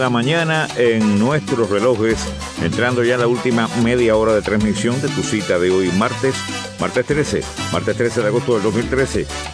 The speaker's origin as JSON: {"language": "Spanish", "town": "Remedios", "region": "Villa Clara", "country": "Cuba", "said": "yo soy de Remedios y pasé por ahí millones de veces."}